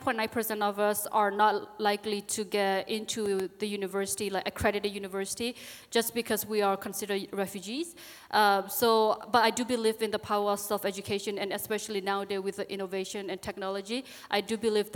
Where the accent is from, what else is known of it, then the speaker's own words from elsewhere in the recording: United States; especially us as American, you know, we get to study, we get to go to the park, we get to go to work, we get to stay with our family